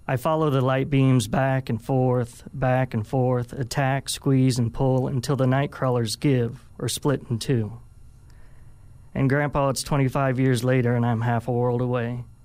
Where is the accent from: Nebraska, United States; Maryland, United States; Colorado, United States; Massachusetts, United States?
Nebraska, United States; Omaha; You know, I grew up in Omaha, Nebraska.